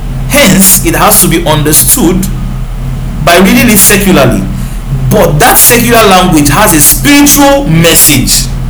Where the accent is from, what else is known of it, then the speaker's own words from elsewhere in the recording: Nigeria; It is wrong for you to interpret a scripture written by a Middle Eastern as an African or as a Nigerian. I'm speaking as one, as I am.